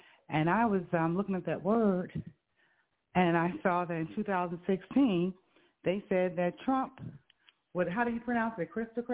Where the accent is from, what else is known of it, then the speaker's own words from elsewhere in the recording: United States; we as Americans, because we are an American, okay?